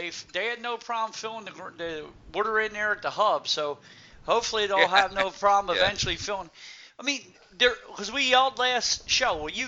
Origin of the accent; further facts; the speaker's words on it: United States; And I'm American Indian, so that's why I can speak off my high horse, and it drives me nuts.